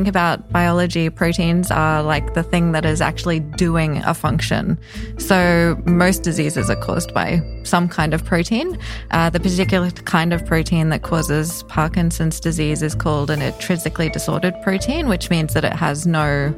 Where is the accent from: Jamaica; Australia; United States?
Australia; accent: Australian; Motor, sorry, it's my Australian accent.